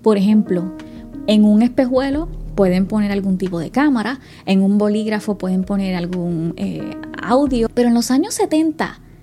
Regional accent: Puerto Rico; yo soy puertorriqueña y yo entiendo a mis amistades venezolanas, colombianas, mexicanas

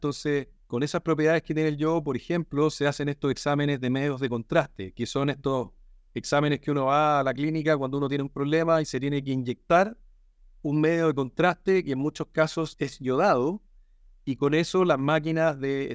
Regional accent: Chile; lo primero que yo quisiera decir es que como chilenos tenemos que estar orgullosos de eso.

